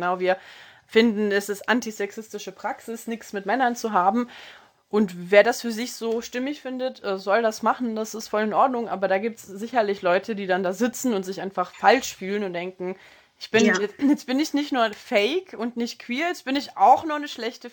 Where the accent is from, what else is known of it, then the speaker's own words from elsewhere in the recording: Berlin, Germany; ja, man ist verwöhnt als Berliner.